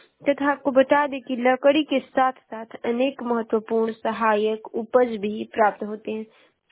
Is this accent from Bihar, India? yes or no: no; Uttar Pradesh, India; उन्हें बलिया जिले की निवासी हूँ।